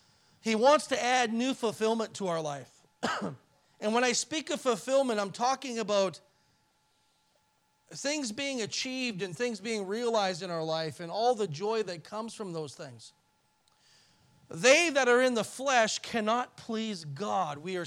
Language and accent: English; Canada; born there; and I was born in Canada, and it's like, what in the world is this?